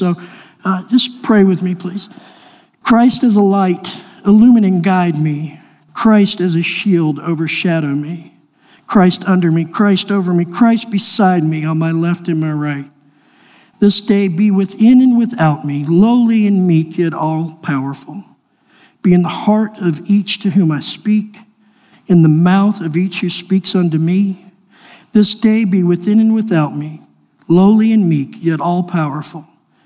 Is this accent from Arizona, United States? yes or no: no; Savannah, Georgia, United States; I grew up in Savannah. Savannah is one of those places that has a large Irish community.